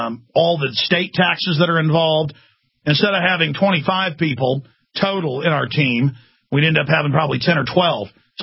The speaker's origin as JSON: {"language": "English", "region": "Texas", "country": "United States", "said": "And I'm just a Texan, and I love my state. I love Austin."}